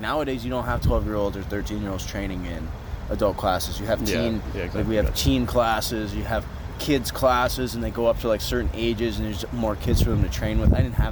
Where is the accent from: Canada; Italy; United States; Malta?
Canada; Harrow, Ontario; Growing up in Harrow, there wasn't a whole lot to do.